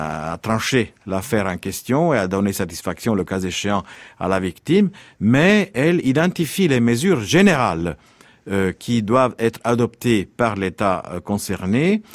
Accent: Italy; French is a second language; En tant qu'Italien, je suis jaloux de la France

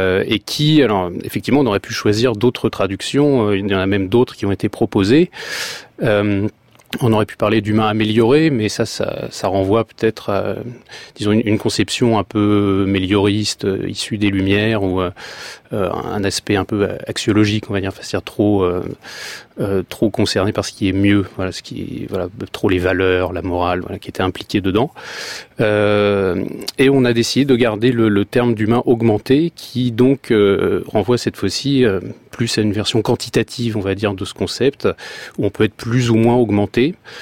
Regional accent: France; Non, je suis français, oui.

